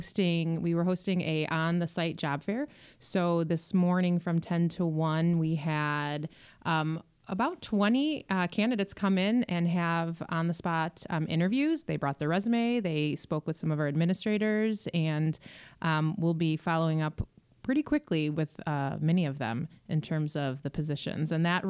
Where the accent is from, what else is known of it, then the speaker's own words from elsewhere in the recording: Crystal Lake, Illinois, United States; I was born and raised in Crystal Lake, and so I attended Crystal Lake School District.